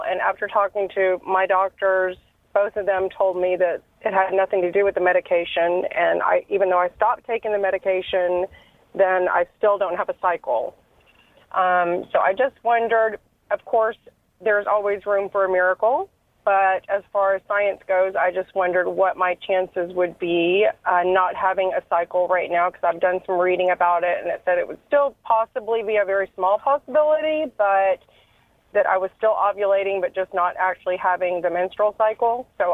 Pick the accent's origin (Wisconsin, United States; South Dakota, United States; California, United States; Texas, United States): Texas, United States; Dallas; Well, first of all, go Dallas Stars. I'm from the Dallas area.